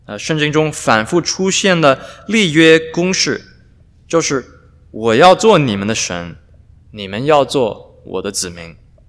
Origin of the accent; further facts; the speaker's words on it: United States; 虽然我出生长大在美国，但我的父母是中国人，所以我的成长经历在很多方面都和一般在美国长大的人不太一样。